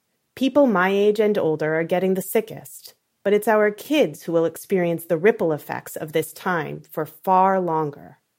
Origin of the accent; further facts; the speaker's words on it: Rhode Island, United States; I grew up in Rhode Island, and as soon as the snow melts, I'm dreaming of sun, sand, and salt water.